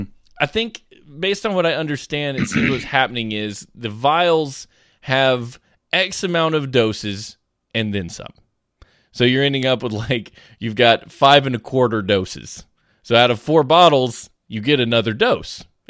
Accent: Alabama, United States; I'm from South Alabama, as in my genes.

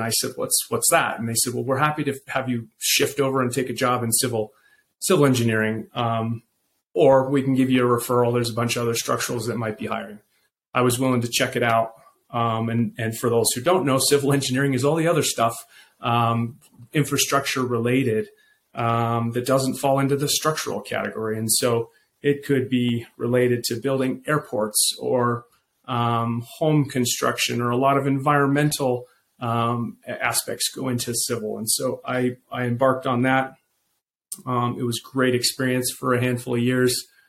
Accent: Durango, Colorado, United States; So Regan, as you mentioned, born and raised in Durango. I was a child and a product of the 80s.

